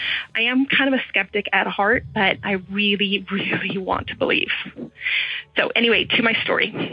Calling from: California, United States; I'm calling from the San Francisco Bay Area in California.

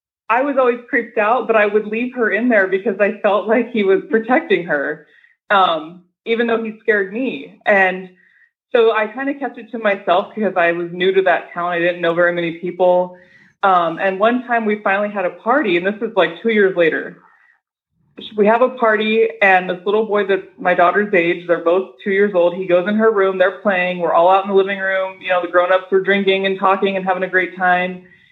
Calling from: Las Vegas, Nevada, United States; I'm in Las Vegas.

